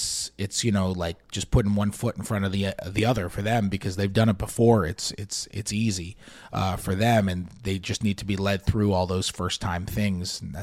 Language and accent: English; New York City, New York, United States; like, I'm from New York City. When I grew up in the 90s in New York, you know?